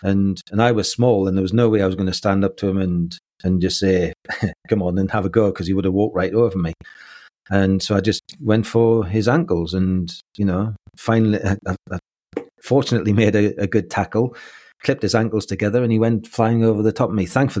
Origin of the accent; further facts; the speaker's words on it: Newcastle, North East England, United Kingdom; So I was born just outside of Newcastle, and in a little village, and I had a fairly normal upbringing